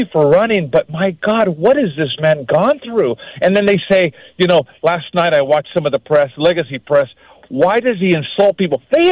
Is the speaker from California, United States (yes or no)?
yes; California, United States; And I'm asking your listeners to not let Kamala Harris do to Virginia what she did to my home state of California.